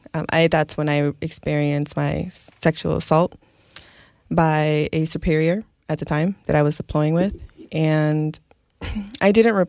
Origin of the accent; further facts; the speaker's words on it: New York, United States; born there; I was born in New York, so 9/11 really solidified my decision to join early on as a kid.